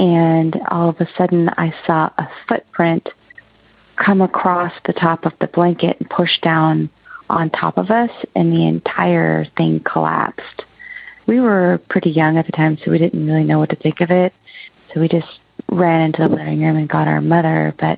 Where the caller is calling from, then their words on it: Oregon, United States; I'm calling from Oregon.